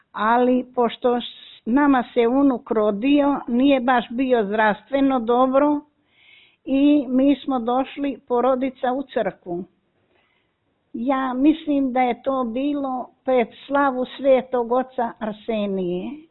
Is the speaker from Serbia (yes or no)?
no; Grmljani, Republika Srpska, Bosnia & Herzegovina; born there; Rođena sam u selu Grmljani